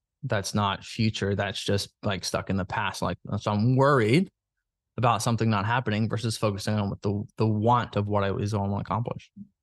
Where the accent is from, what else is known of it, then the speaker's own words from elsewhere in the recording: Alabama, United States; when growing up in Alabama for 23 years, I thought I would be married at 24 with two kids and a white picket fence.